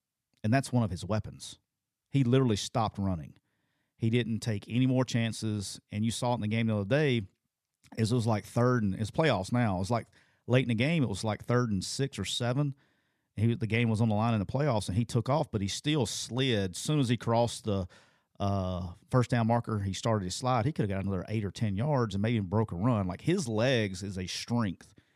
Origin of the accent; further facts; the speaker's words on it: Alabama, United States; He got me there, and I'm from Alabama.